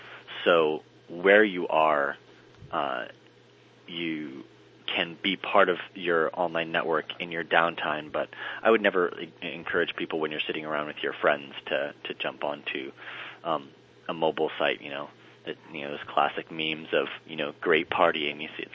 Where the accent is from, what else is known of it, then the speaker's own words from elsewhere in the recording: Iowa, United States; both of my parents are business owners back in the Midwest. I'm from Iowa.